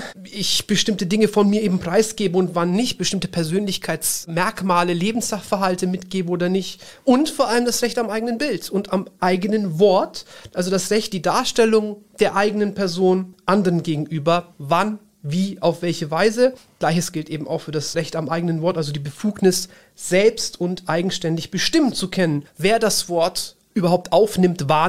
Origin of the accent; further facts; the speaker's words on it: Nuremberg, Bavaria, Germany; born there; Ich bin in Nürnberg geboren